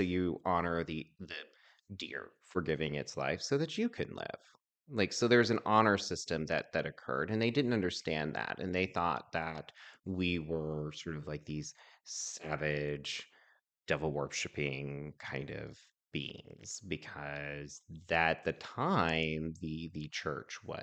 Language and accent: English; Oklahoma, United States; So we are from Oklahoma, right?